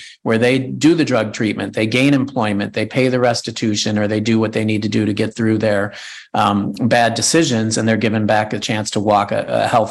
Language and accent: English; Chicago, Illinois, United States; now in Milwaukee, United States; I'm from Chicago, Evan. That shouldn't be hard to scale up here in Milwaukee, right?